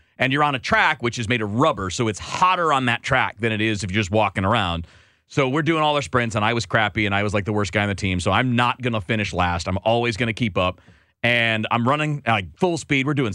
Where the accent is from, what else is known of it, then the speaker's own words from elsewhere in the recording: Michigan, United States; because I came from the Midwest, I didn't know anything of heat down